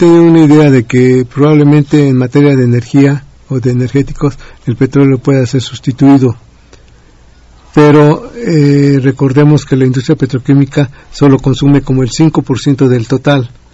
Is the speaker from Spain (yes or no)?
no; Mexico; nosotros como mexicanos